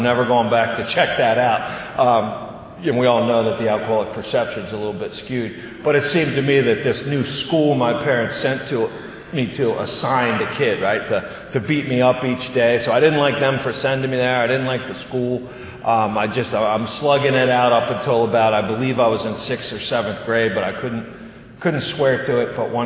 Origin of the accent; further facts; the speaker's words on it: Baltimore, Maryland, United States; I grew up in Baltimore, Maryland. I grew up in a brutal, brutal home